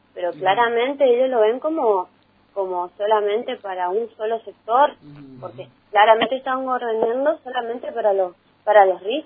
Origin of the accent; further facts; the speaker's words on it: Garupá, Misiones, Argentina; Yo soy de Arupá, de Santa Inés, y por ahí muchas veces la información no llega, es más porque no hay señal y cosas así